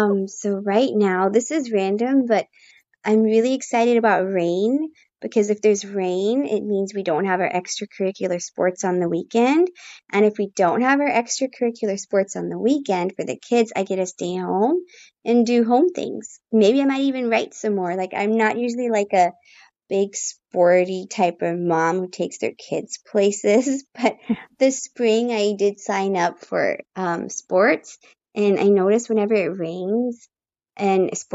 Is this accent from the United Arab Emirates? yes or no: yes; Abu Dhabi, United Arab Emirates; now in Atlanta, United States; When I grew up in the Middle East, in Abu Dhabi, it was very rare. And it was like a huge deal when it rained.